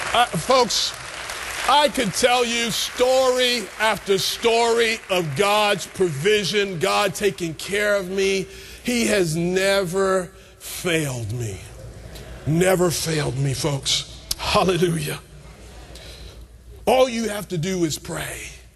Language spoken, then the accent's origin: English; New York, United States; you know, I'm a New Yorker